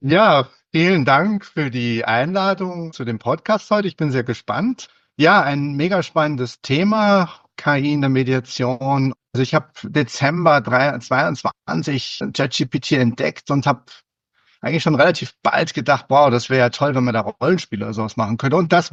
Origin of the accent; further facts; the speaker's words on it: Saarbrücken, Saarland, Germany; now in Salzburg, Austria; Ich wohne seit über 20 Jahren in Salzburg, bin Saarbrücker eigentlich ursprünglich.